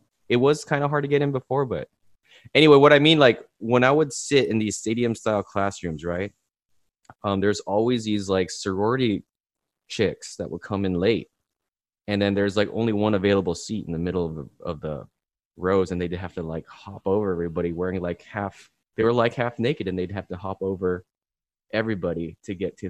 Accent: San Diego, California, United States; San Diego State University. Yeah. This is where my hometown, you know.

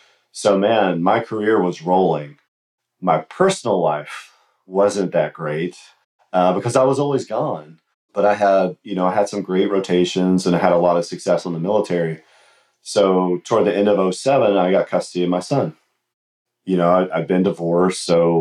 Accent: West Virginia, United States; Woody Williams being the Medal of Honor recipient from my home state of West Virginia.

